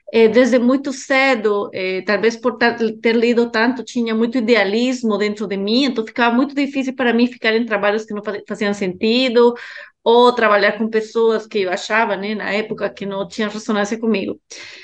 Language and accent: Portuguese; Guatemala; eu cresci na Guatemala de pais estrangeiros, então, desde pequena já, imigrante, num país muito pequeno